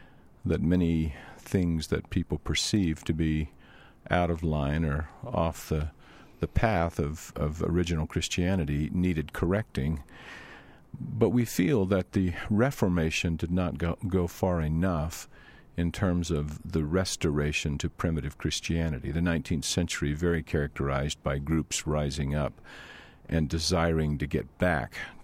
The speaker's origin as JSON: {"language": "English", "region": "Louisiana", "country": "United States", "tie": "born or raised there", "said": "I grew up not in Mormon territory. I grew up in Louisiana."}